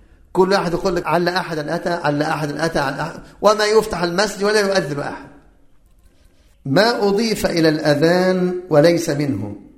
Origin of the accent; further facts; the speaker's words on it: Cairo, Cairo Governorate, Egypt; عندنا في القاهرة